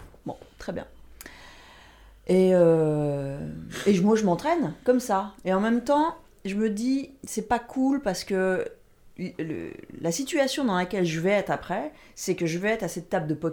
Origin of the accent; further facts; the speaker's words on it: France; Ah, évidemment, je suis française